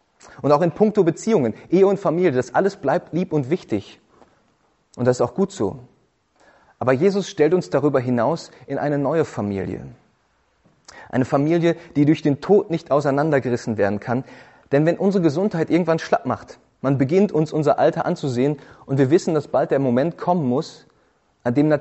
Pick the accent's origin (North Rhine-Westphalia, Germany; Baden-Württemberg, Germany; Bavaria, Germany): North Rhine-Westphalia, Germany; Und ich komme aus der Nähe von Essen und ich weiß, dass die Leute im Ruhrgebiet ein bisschen verrückt sind